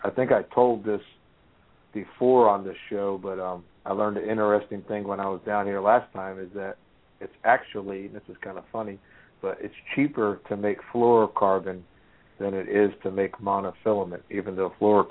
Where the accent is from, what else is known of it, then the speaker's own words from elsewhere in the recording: Virginia, United States; so don't think that it's just a bunch of Virginia people tonight talking, because we're from Virginia.